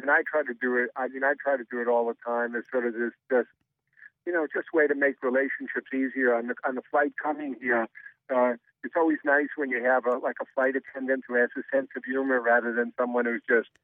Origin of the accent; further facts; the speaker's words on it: Queens, New York, United States; sometimes I'm a kid from Queens, which is one of the outside boroughs of New York.